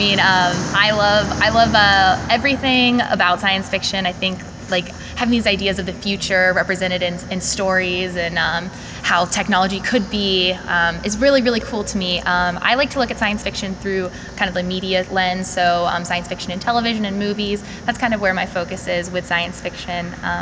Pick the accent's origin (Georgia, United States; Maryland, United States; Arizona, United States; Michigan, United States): Georgia, United States; Marietta; I grew up in Marietta, and getting to see the city was kind of a treat.